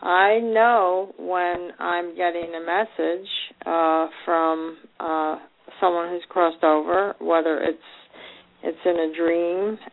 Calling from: Florida, United States; I am calling from Florida.

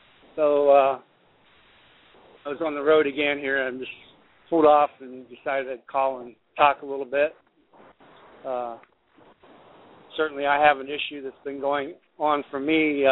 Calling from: New York, United States; from Mythica, New York.

